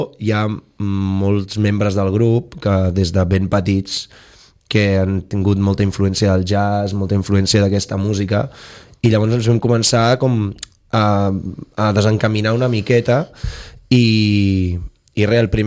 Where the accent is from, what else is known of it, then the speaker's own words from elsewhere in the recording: Vilanova, Catalonia, Spain; Jo sóc de Vilanova, amb ells no els coneixia